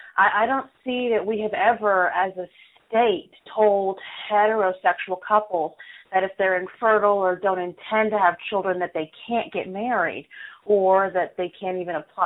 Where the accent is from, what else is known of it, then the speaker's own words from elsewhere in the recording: Texas, United States; I'm an attorney from Texas